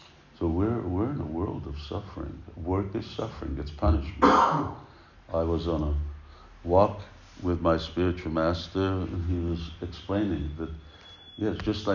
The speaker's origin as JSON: {"language": "English", "country": "Canada", "accent": "Canadian", "said": "I'm not from America, by the way, my accent is from Canada, it's a Canadian accent."}